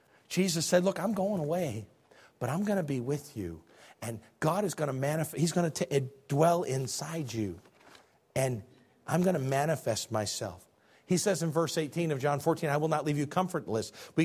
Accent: Illinois, United States; Like my parents. I'm from Illinois. People call each other idiots all the time.

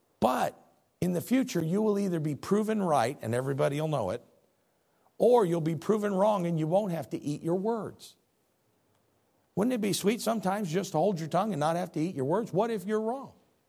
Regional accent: United States; As an American, I belong to a group. As a Christian, I belong to a group of people that is not like the others.

